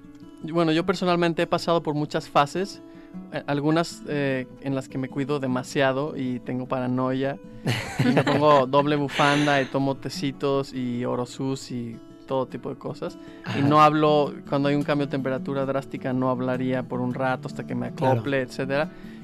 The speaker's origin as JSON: {"language": "Spanish", "country": "Mexico", "moved": "as an adult", "said": "yo como buen mexicano, cuando llegué ahí hace no sé cuántos años, a los 19 años, en el 99"}